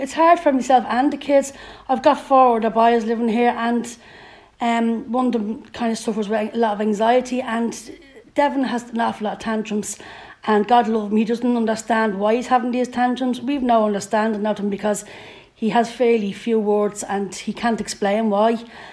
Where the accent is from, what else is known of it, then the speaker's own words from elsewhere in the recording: Cabra, Leinster, Ireland; from Cabra